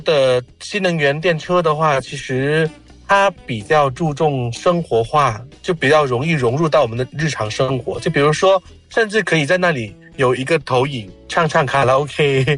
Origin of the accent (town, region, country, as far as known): Zimbabwe